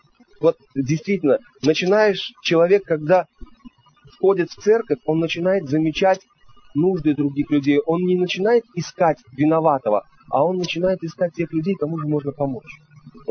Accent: Uzbekistan; now in Russia; Вот я вырос в Узбекистане.

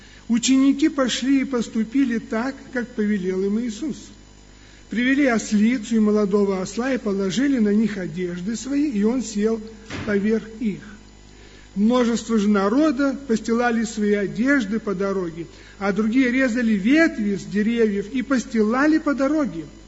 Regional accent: Kyrgyzstan; Я вот вырос там, в Кыргызстане, знаете, там рано распускаются веточки.

